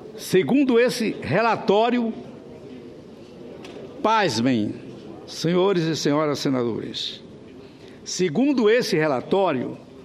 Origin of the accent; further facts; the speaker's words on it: Sergipe, Brazil; Sou sergipano e, ciente da crise que estamos passando no estado de Sergipe